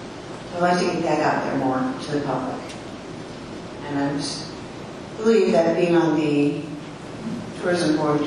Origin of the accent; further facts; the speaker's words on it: Oregon, United States; also born or lived in Ferndale; now in Blaine, United States; I've lived here in Blaine for 3 years, a little over. I moved up here from Ferndale, where I've lived for over 30 years. And I moved to Ferndale from Oregon, where I grew up at.